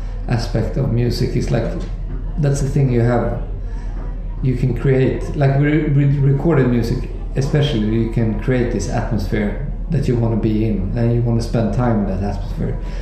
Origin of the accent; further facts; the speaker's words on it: Sweden; English is a second language; Yeah, I'm from Sweden.